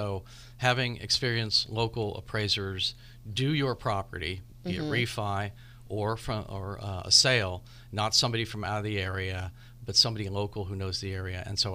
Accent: California, United States; even though I grew up in Marin, I started my appraisal career in Southern California.

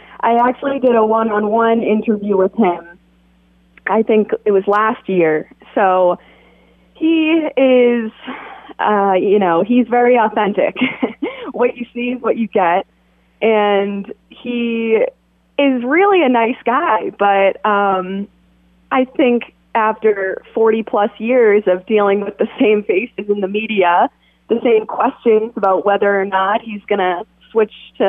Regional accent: Boston, Massachusetts, United States; I'm really a basketball girl. I grew up around Boston.

